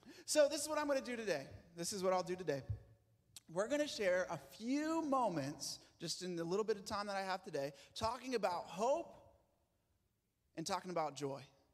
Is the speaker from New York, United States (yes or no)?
yes; Rochester, New York, United States; now in San Diego, United States; But now I grew up in Rochester, you know, born and raised off Spencerport Road, and went to Gage Charlotte High School and got to go to Roberts.